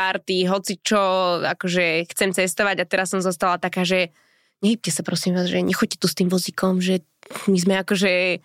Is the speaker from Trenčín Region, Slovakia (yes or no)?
yes; Trenčín, Trenčín Region, Slovakia; Teraz viem, že ja som z Trenčína